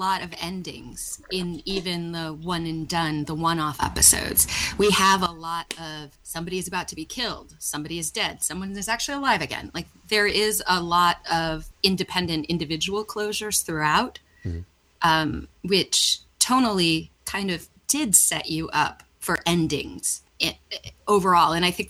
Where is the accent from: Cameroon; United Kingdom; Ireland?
Ireland; I'm Irish.